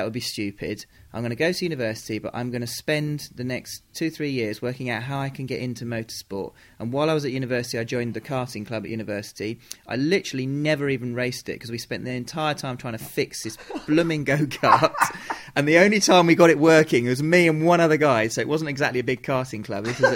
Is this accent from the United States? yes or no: no; Mallorca, Balearic Islands, Spain; I was brought up in Mallorca in Spain, initially Spanish system, and then switched.